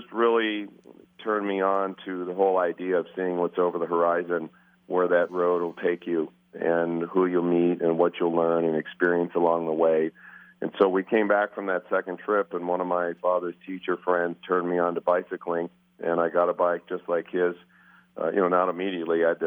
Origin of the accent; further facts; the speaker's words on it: Glendora, California, United States; I grew up in Glendora, which is an L.A. suburb.